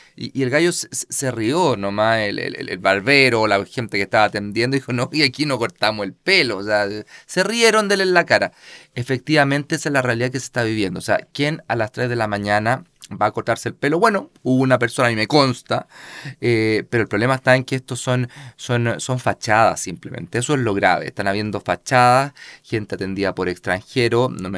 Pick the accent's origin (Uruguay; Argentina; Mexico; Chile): Chile; El Estado somos todos los chilenos